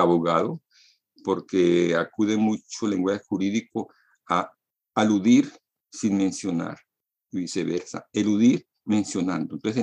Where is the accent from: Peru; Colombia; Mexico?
Colombia; Yo vengo de Colombia y como sabemos en Colombia se habla el mejor español del mundo.